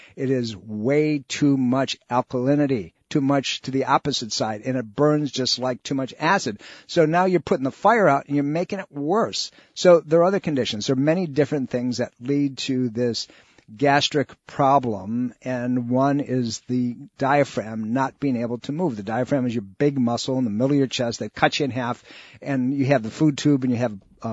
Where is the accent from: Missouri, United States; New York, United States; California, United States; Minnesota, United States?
New York, United States; now in Virginia, United States; This is the kind of weather that I grew up in Western New York State